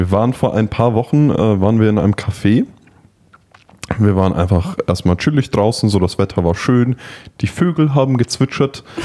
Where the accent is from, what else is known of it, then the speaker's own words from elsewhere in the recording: Bavaria, Germany; Ja, ich komme ja aus der Oberpfalz, nicht?